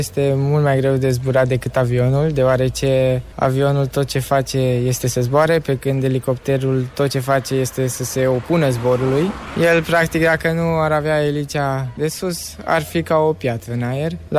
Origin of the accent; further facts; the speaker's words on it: Făget, Timiș County, Romania; deoarece sunt deloc din Timiș, de la Făget, iar acolo este cel mai aproape de casă